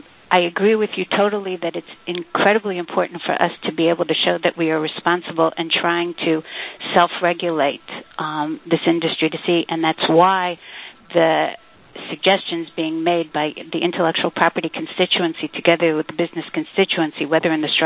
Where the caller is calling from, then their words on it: Israel; I'm calling in from Israel.